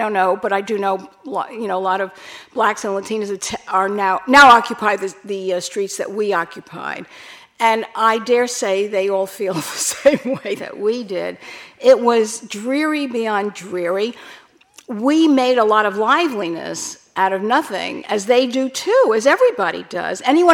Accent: Bronx, New York, United States; people who grew up on Park Avenue don't seem able to make as much hay out of growing up on Park Avenue as we did coming out of working class Bronx

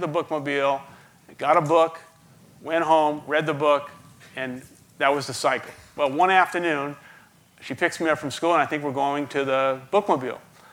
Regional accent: Brooklyn, New York, United States; we did not have a public library where I grew up in the Canarsie section of Brooklyn. We had a bookmobile.

